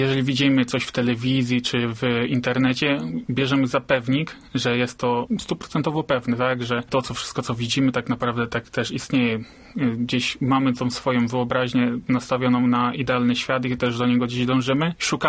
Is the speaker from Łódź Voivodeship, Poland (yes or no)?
yes; Walków, Łódź Voivodeship, Poland; now in Wieluń, Poland; Pochodzę z mojej miejscowości, to z Walków, położonym właśnie w gminie Osjaków.